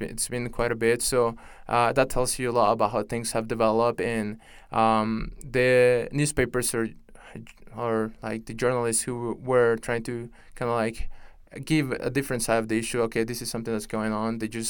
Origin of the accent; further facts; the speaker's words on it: Nicaragua; growing up in Nicaragua.